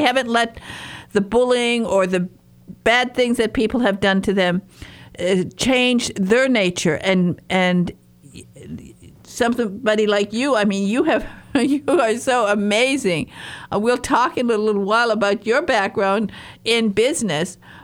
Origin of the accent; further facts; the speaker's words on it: Michigan, United States; But I was bullied when I was raised in a farm environment in northern Michigan. But when we moved to the big city, because I talked funny, because I talked like this